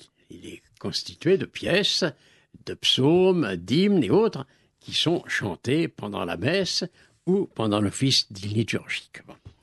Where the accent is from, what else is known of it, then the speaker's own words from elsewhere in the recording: Pays de la Loire, France; mon pays natal est à 20 km de l'abbaye de Solesmes